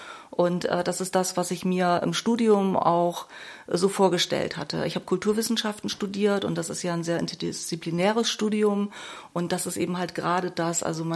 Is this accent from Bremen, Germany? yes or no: yes; Bremen, Germany; Ja, das stimmt. Bin in Bremen geboren.